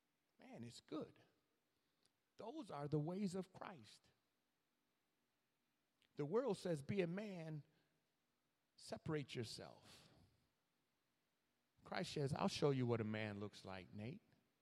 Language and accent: English; New York, United States; around not whether he's from North Carolina or I'm from New York, or he's white and I'm black, around the Passover lamb.